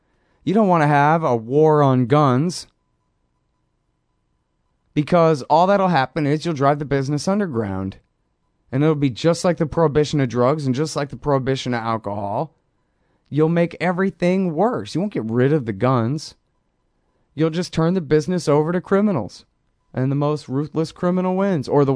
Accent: Texas, United States; maybe it's just because I'm from Texas and I've grown up around armed people with rifles in the back windows of their trucks my whole life

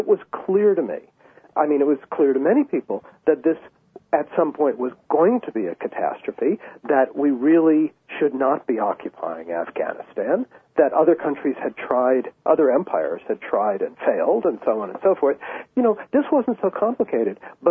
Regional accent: New York City, New York, United States; If the New York Times, that's my hometown paper

